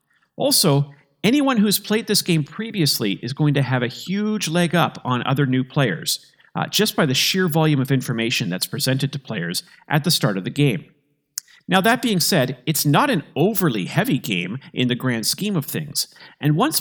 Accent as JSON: {"language": "English", "country": "Canada", "said": "As a Canadian, I love the fact that many of the ecosystems represented are from our country."}